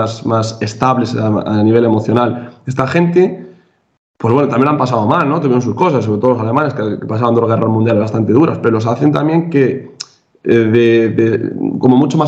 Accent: Galicia, Spain; yo que soy gallego, y soy amante de Galicia

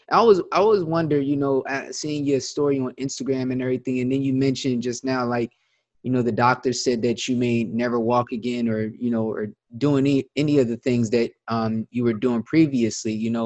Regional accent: New Jersey, United States; all the way from the Dirty Jersey, my hometown, my main man.

